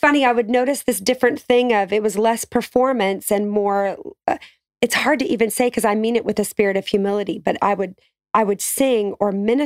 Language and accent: English; Seattle, Washington, United States; You know, so I was born and raised in Seattle, and that's not exactly the hotbed of Christian anything.